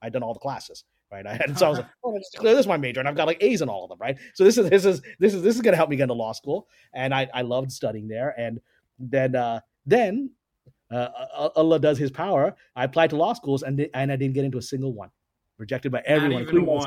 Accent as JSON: {"language": "English", "town": "Brooklyn", "region": "New York", "country": "United States", "tie": "born or raised there", "said": "I grew up actually in Brooklyn in this very Orthodox Jewish neighborhood where we were one of the few Muslims living there amongst the Hasidim."}